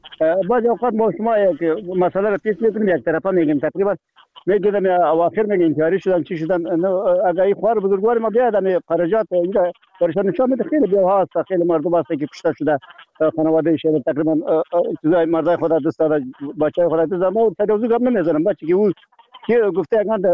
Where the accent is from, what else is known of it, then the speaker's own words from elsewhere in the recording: Afghanistan; تقریبا باید که ما شما افغان هستیم از امی وطن هستیم